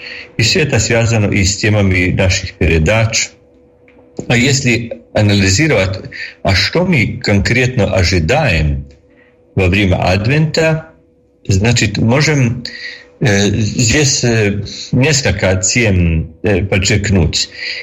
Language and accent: Russian; Croatia; Russian is a second language; я католик, лекарь из Хорватии, школу учил русскую мову.